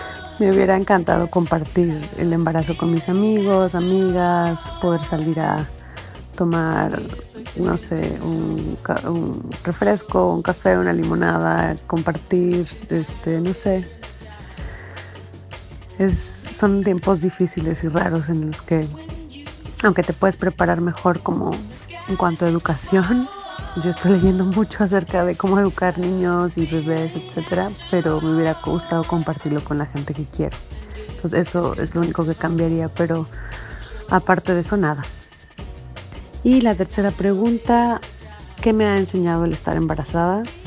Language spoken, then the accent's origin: Spanish; Mexico; now in Hamburg, Germany; tengo 33 años, soy mexicana, pero vivo en Hamburgo, Alemania.